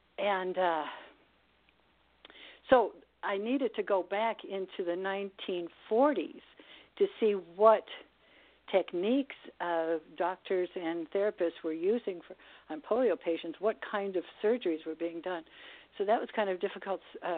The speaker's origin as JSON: {"language": "English", "town": "Chicago", "region": "Illinois", "country": "United States", "tie": "born or raised there", "said": "She grew up in Minneapolis, and I grew up in Chicago. We're the same age."}